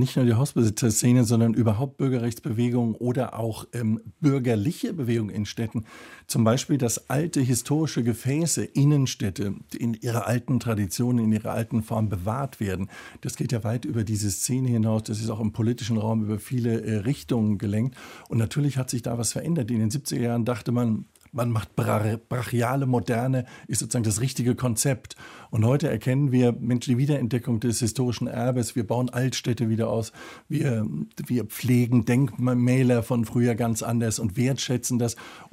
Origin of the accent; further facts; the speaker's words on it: Frankfurt, Hesse, Germany; now in Munich, Germany; Also ich komme aus Frankfurt, ich lebe in München